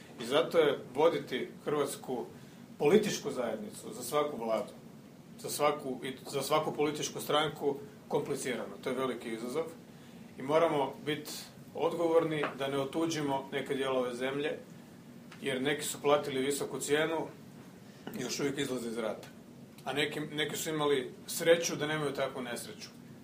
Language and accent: Croatian; Croatia; Hrvatska je mala zemlja, Hrvatska je najraznolikija nacija u Europi. Ja to kao Hrvat naprosto vidim.